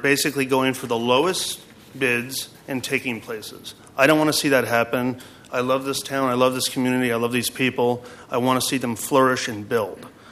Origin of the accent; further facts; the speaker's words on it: Portland, Oregon, United States; born there; I was born here in Portland. I've worked here for almost two decades.